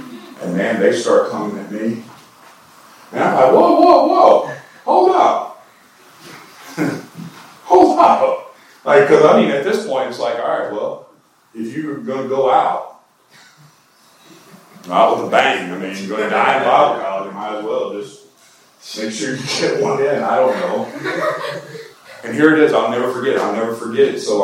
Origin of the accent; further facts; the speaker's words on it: Jackson, Tennessee, United States; I'm from Jackson, Tennessee.